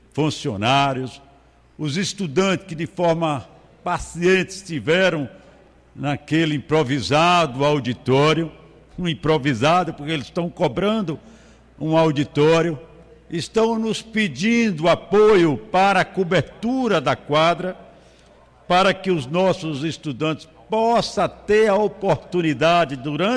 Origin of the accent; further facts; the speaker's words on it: Guanambi, Bahia, Brazil; Mutans é um distrito de quase 14 mil habitantes, que pertence à minha terra, Guanambi.